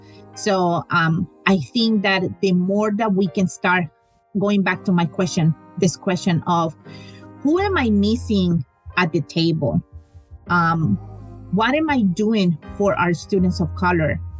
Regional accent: Choluteca, Honduras; now in United States; So I was born in Choluteca, Honduras. We don't really hear much of the Central American immigration, but I came with my family to the U.S. in 1996, and I was 20 years old.

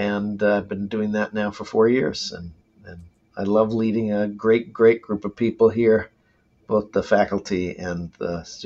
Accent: Ann Arbor, Michigan, United States; So I grew up in Ann Arbor, Michigan, a college town, kind of the quintessential college town, as the son of a business school professor.

